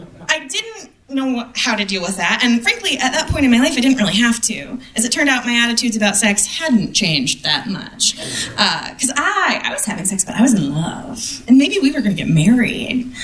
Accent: Midwest, United States; born or raised there

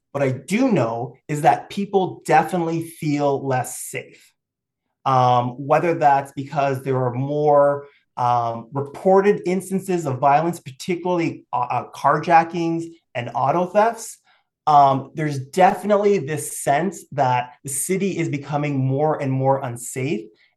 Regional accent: Toronto, Ontario, Canada; I grew up in Toronto community housing. But I grew up in a time in Toronto where you could be poor

